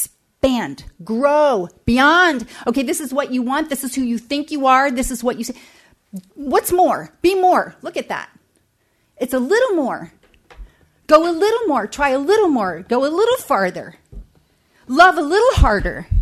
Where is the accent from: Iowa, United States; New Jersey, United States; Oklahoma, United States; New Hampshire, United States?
New Jersey, United States; I was a kid from New Jersey. I wanted to sing and act, and I had to commit to move to LA by myself.